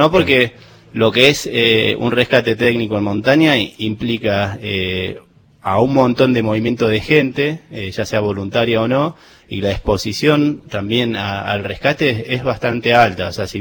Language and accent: Spanish; Buenos Aires, Argentina; yo de chiquito vivía en Buenos Aires y siempre me gustó la montaña. Por suerte, todos los veranos venía al sur.